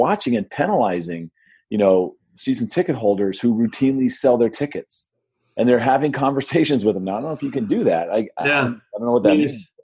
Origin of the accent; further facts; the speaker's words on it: San Diego, California, United States; also born or lived in Phoenix, Arizona; I grew up in San Diego, and then I lived in Phoenix.